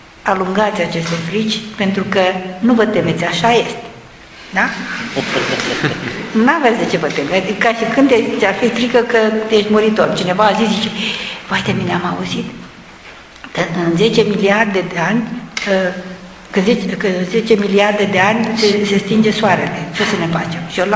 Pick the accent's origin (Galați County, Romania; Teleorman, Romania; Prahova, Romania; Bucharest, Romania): Galați County, Romania; Galați; te duci la Galați, că eram din Galați